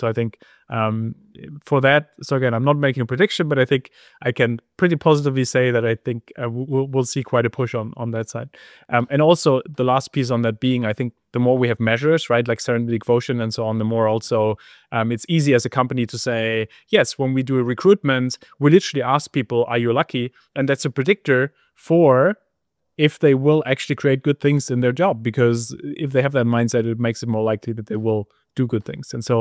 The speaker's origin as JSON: {"language": "English", "town": "Heidelberg", "region": "Baden-Württemberg", "country": "Germany", "tie": "born or raised there", "said": "You know, I grew up in Heidelberg"}